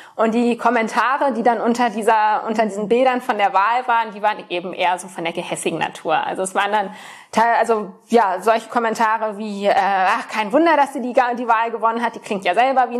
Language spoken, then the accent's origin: German; Göttingen, Lower Saxony, Germany; als ich so 18 war ungefähr, habe ich in meiner Heimatstadt in Göttingen an einer Wahl zum Gänselisee teilgenommen.